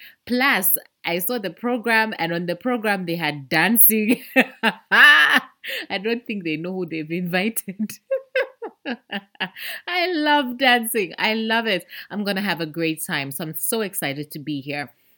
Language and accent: English; Ndola, Copperbelt, Zambia; Today, I'm actually recording from Ndola, and Ndola is my hometown, so I'm very excited to be here.